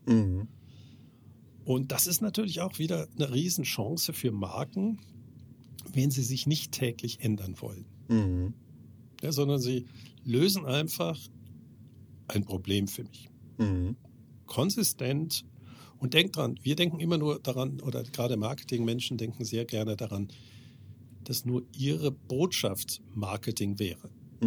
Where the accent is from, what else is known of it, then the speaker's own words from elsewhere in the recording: Germany; moved away as an adult; now in Switzerland; Ich bin aus Deutschland als Investmentbanker in die Schweiz gezogen.